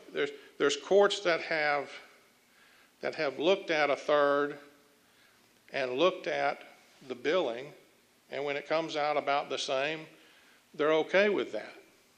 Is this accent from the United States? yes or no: yes; Louisiana, United States; Maybe it's Rivet. I'm from North Louisiana.